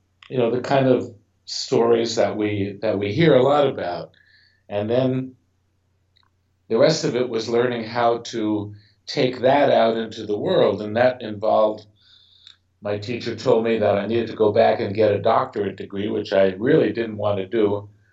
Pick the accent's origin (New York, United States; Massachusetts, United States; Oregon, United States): New York, United States; Brooklyn; and I grew up in Brooklyn, New York.